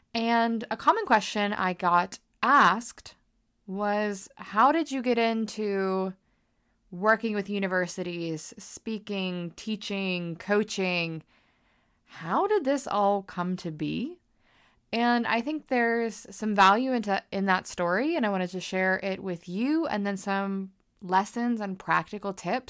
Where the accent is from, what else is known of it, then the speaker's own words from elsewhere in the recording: United States; And I feel like as an American, we're quite confident and vocal.